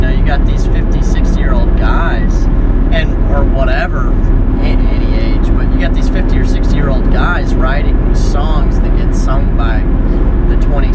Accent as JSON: {"language": "English", "town": "Nashville", "region": "Tennessee", "country": "United States", "tie": "born or raised there", "said": "growing up around Nashville, you know, I've just always kind of just thought that I didn't want any part of that sort of stuff."}